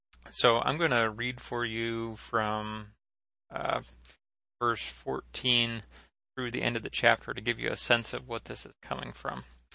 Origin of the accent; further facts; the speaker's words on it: North Dakota, United States; I remember growing up in North Dakota when I was real little